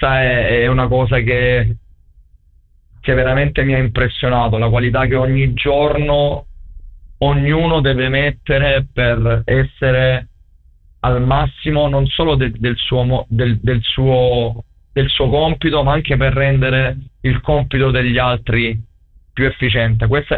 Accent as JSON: {"language": "Italian", "town": "Calimera", "region": "Apulia", "country": "Italy", "said": "sono di Calimera"}